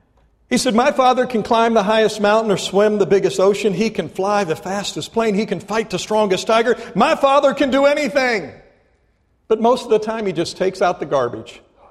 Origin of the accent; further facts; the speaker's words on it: Ohio, United States; moved away; I grew up in Ohio. I knew nothing about the oil field.